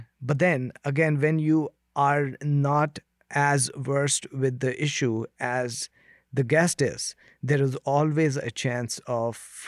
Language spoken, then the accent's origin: English; India; I come from India where human rights violation is daily occurrence.